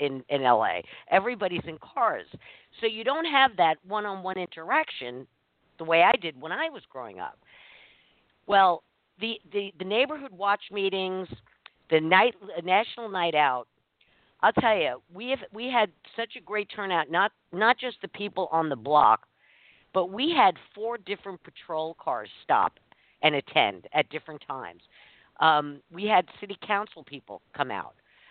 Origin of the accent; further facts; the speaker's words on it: New York City, New York, United States; I grew up in New York City, and when I grew up there, we had they walked a beat